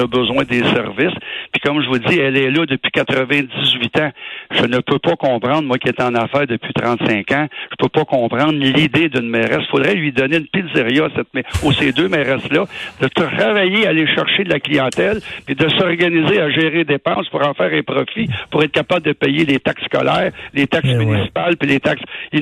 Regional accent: Montreal, Quebec, Canada; On est des Montréalais.

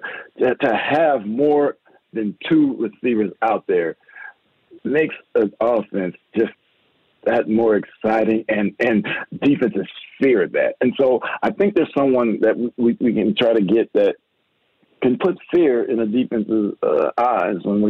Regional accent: Seattle, Washington, United States; also born or lived in Virginia; I'm actually from Seattle. I went to high school in Virginia.

